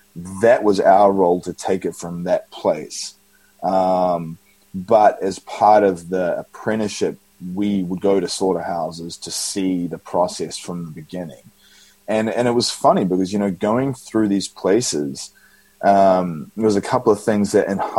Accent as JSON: {"language": "English", "region": "Auckland", "country": "New Zealand", "tie": "born or raised there", "said": "In New Zealand, Auckland, New Zealand."}